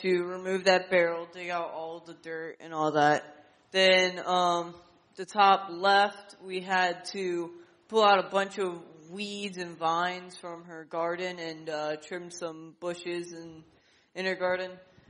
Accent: Hollywood, California, United States; And I'm from Hollywood.

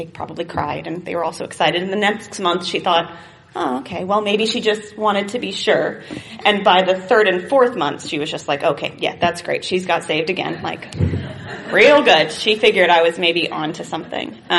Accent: Sebring, Florida, United States; born there; But I was born here in Sebring, or close to here, on September 23rd, 1979.

